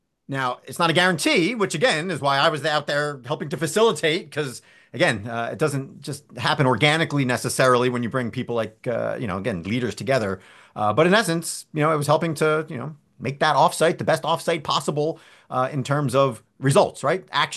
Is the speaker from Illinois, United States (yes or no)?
no; New Jersey, United States; Again, I grew up in New Jersey, so I can say that.